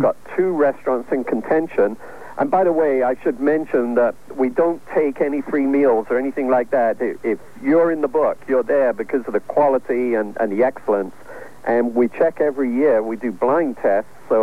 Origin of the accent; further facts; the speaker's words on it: Canada; I'm a Canadian. I live in Ontario.